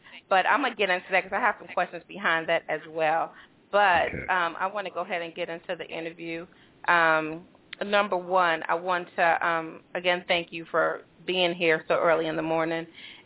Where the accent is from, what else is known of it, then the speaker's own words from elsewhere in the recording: West Coast, United States; also born or lived in South; you know, I'm from the West Coast, so I definitely, and I've lived in the South as well